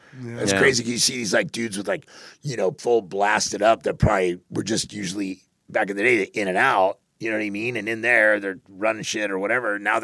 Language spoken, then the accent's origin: English; California, United States; I grew up in Riverside County, if you were high, it was 90 days in jail.